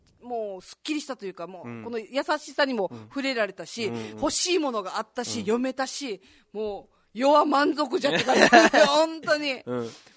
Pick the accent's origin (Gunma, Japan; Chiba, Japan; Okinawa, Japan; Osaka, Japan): Okinawa, Japan; 沖縄市出身です。